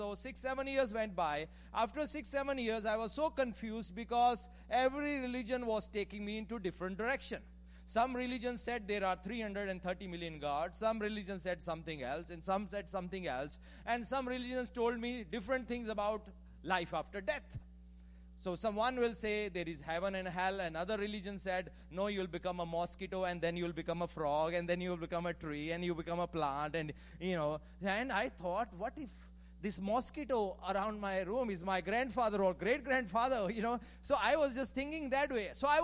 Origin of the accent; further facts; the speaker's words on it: Punjab, India; So I'm from a place called, a state called Punjab. I'm from India, and it's our, I think, fifth visit to U.S.